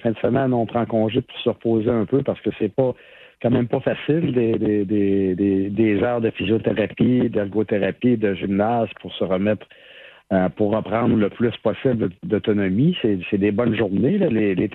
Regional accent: Amqui, Quebec, Canada; je me retourne chez nous à Amqui dans la vallée de la Malapédia

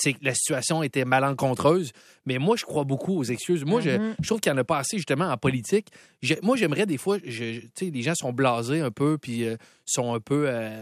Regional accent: Quebec City, Quebec, Canada; Moi, je viens de Québec, tu sais, puis moi, l'anglais a jamais été mon dada.

